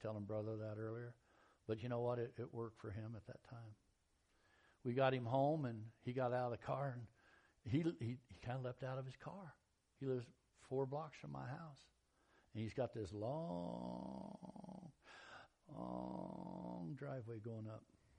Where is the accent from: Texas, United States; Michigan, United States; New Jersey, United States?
Texas, United States; Dude, I'm from Texas.